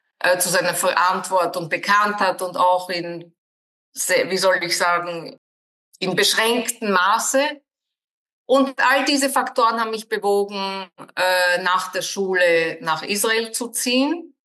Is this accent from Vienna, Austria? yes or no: yes; Vienna, Austria; ich bin 1960 in Wien zur Welt gekommen. Ich bin als Tochter jüdischer Holocaust-Überlebenden in Wien aufgewachsen.